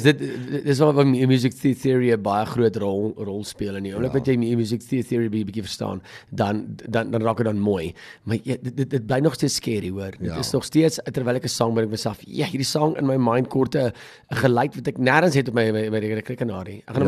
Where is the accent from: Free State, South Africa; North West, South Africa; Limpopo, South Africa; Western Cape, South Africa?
Limpopo, South Africa; Naboom; ek kom van Roetanse wereld af, Naboom, Old Eyes, ek het daar al groot geword vir baie lang, so ek kom nie van hier af, nie, glad nie.